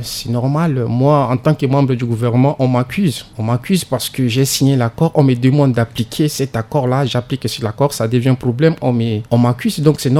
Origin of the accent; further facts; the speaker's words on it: Central African Republic; moi, j'ai conscience tranquille parce que je suis Centrafricain